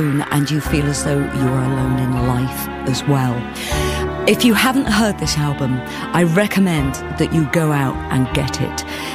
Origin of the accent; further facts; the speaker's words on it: Birmingham, West Midlands, United Kingdom; born there; And I was born in Birmingham